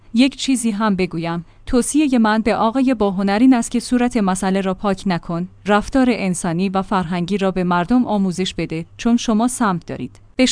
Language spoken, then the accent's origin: Persian; Iran; مهم این است که همه ما ایرانی هستیم و بایکو دیگر هم سرنوشتیم